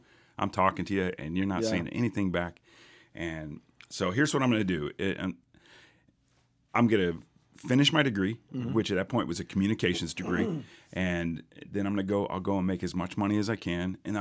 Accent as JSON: {"language": "English", "town": "Miami", "region": "Florida", "country": "United States", "tie": "born or raised there", "moved": "yes", "said": "I did. I grew up in Miami."}